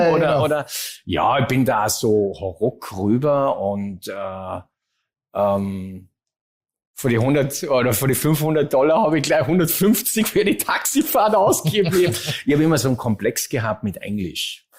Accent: Hinterthal, Salzburg, Austria; hat in Hintertal bei Maria Alm, wo ich herkomme, eine Zweitwohnung.

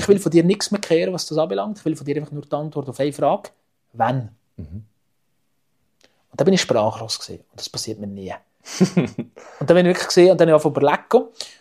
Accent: Switzerland; als Schweizer

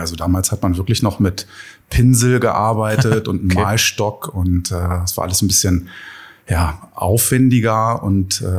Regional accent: Nordstemmen, Lower Saxony, Germany; Ich bin in Nordstemmen groß geworden und da auch zur Schule gegangen.

